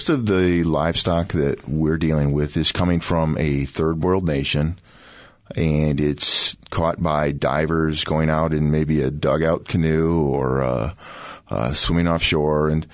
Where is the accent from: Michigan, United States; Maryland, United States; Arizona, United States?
Michigan, United States; I'm from the Mid-Michigan. Graduated high school here and went to college in Florida.